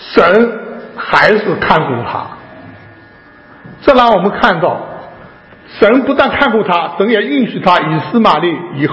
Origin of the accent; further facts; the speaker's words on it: China; 有的井是不是就是我们像我们中国人的观念挖了很深的一口井